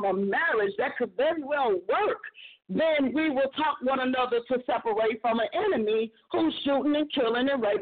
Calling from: St. Louis, Missouri, United States; I'm calling from St. Louis.

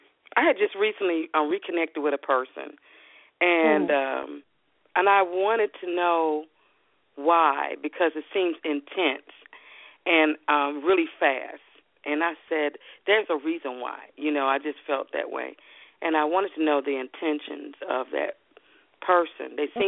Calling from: Texas, United States

